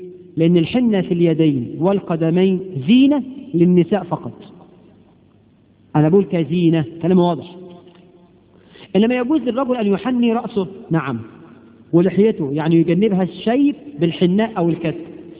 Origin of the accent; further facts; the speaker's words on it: Egypt; ثم من البدع المضحكة إن العريس عندنا في مصر ليلة الفرح قبل الفرح بيعمل إيه؟